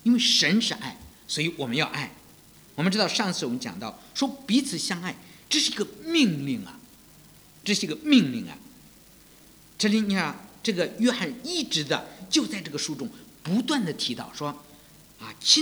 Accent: China; 我们很多时候，我们中国人都叫美国人，就说外国人叫鬼。

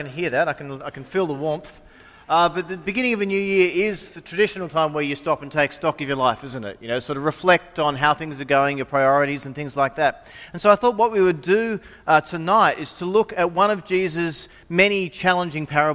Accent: Engadine, New South Wales, Australia; Well, growing up in Engadine, everyone knew the boat.

